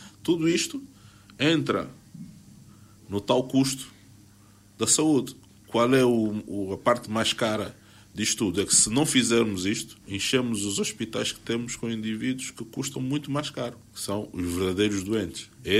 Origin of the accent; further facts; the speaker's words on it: Angola; E nós somos angolanos, estamos aqui